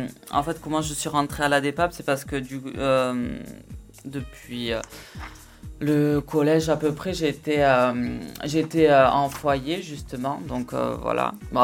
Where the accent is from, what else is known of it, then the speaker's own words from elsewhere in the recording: Dax, Nouvelle-Aquitaine, France; j'ai bougé un peu entre temps, mais ouais. Je suis landais depuis toujours. Je suis né à Dax.